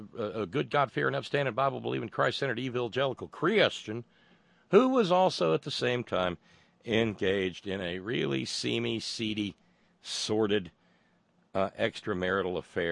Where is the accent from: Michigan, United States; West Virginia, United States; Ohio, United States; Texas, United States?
West Virginia, United States; and look, I come from West Virginia. I'm pretty conversant with seeing poverty.